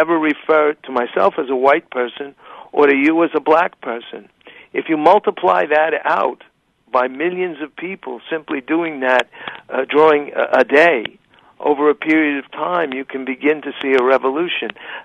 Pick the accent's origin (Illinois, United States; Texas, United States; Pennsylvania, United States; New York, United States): New York, United States; Brooklyn; Well, if I can, I'm 63, mm-hmm. and growing up in Brooklyn with my last name, I was always a spick.